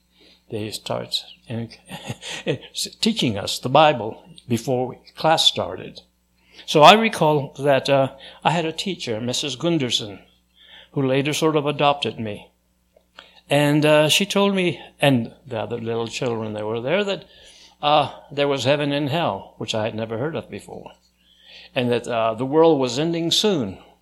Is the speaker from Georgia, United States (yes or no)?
no; California, United States; born there; I was born in Napa Valley to immigrants. My mother was from Catalonia, Spain, and my father was from Provence.